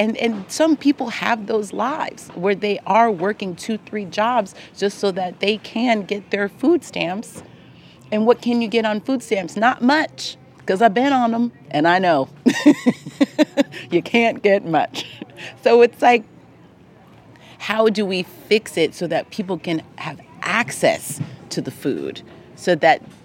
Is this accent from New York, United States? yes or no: no; Los Angeles, California, United States; born or raised there